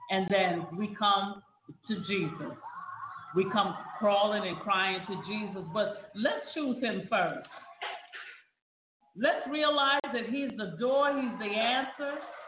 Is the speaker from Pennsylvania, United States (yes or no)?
yes; York, Pennsylvania, United States; I am from York, PA.